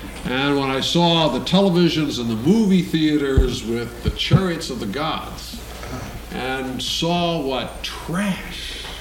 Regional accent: Dearborn, Michigan, United States; Well, I went off to college at Michigan State and tried to divest myself of as much of my hometown Dearborn as I possibly could.

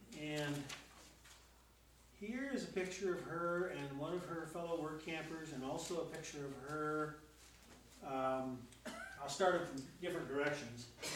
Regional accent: Portland, Oregon, United States; which was the name of the congregation I grew up in Northeast Portland

